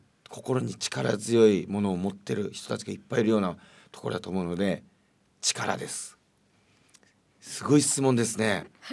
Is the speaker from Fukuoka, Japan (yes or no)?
no; Fukushima, Japan; 私 東北生まれ福島育ちの